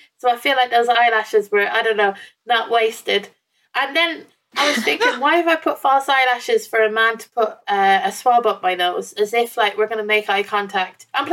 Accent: Ireland; now in England, United Kingdom; because I moved from Ireland to England, I left a lot of my stuff here.

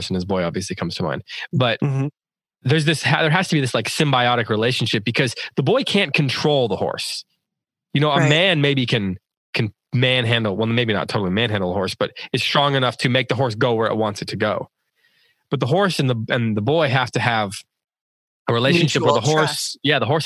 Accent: Idaho, United States; also born or lived in Wisconsin; when I was eight or nine, we moved from Wisconsin to Idaho

